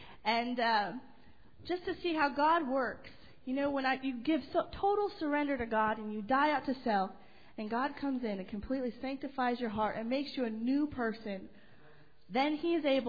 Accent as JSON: {"language": "English", "town": "Mason", "region": "Michigan", "country": "United States", "said": "I'm from Mason, Michigan, and I'm a senior this year."}